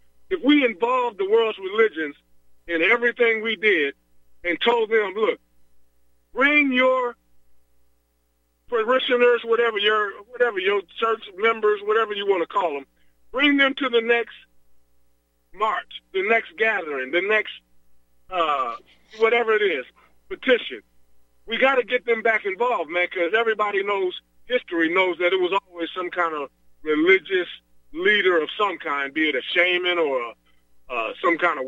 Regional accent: Alabama, United States; Remember, I'm a child of the 60s, and I saw Martin Luther King. I'm from Alabama.

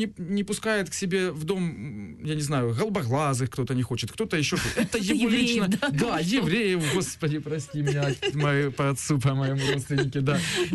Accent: Ukraine; Я украинец, я в Украине.

